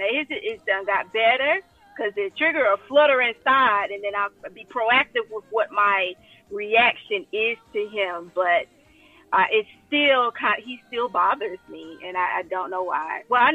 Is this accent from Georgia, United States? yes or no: yes; Atlanta, Georgia, United States; But I'm also originally from Atlanta, Georgia. So I am a little transplant here.